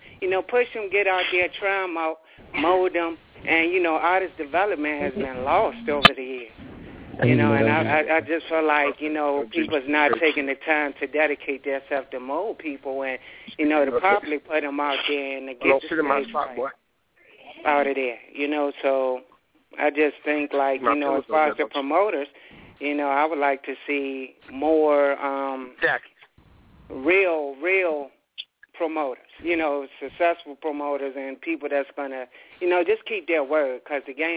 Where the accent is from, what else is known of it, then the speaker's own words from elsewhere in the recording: Richmond, Virginia, United States; Yeah, this is … I'm the artist from Richmond, Virginia